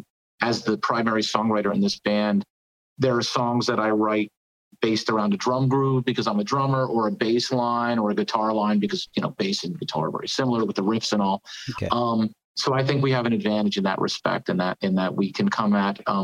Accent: New Jersey, United States; I'm from New Jersey originally.

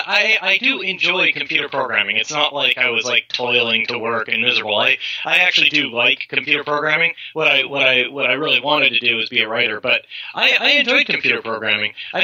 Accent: California, United States; No, I was from California.

